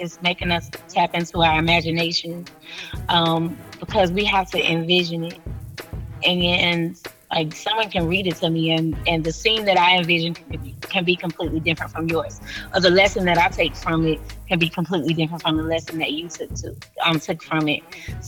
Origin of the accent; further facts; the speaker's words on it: the South, United States; I'm from the South, so.